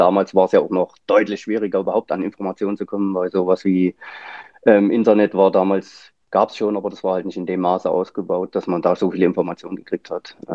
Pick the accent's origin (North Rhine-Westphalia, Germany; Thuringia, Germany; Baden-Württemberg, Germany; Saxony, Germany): Saxony, Germany; Leipzig; ich komme aus Leipzig, schön Sachsen.